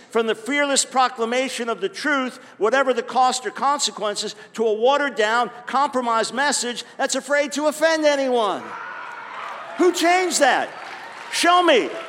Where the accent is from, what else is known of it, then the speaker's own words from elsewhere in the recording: United States; I say that as an American.